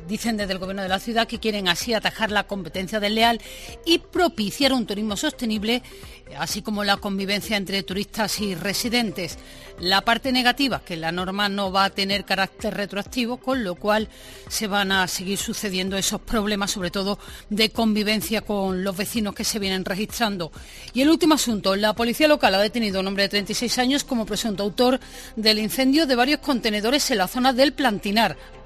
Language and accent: Spanish; Mairena del Alcor, Andalusia, Spain; yo soy de un pueblo muy próximo. Muy yo cerquita. Soy de Mairena del Alcor.